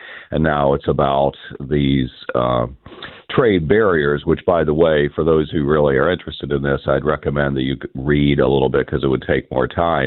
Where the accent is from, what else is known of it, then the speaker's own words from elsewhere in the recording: Kansas, United States; It happened all over the United States and in my hometown area in Kansas.